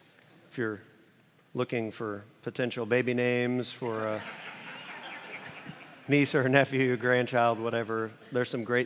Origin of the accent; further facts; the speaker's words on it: Midwest, United States; I know growing up in the Midwest, it's kind of odd that I'd never been to Chicago, but I hadn't.